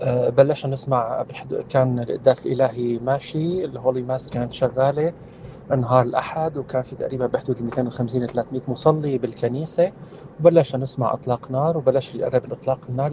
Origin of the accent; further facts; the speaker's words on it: Syria; ممكن يصيبنا كسوريين، كمواطنين سوريين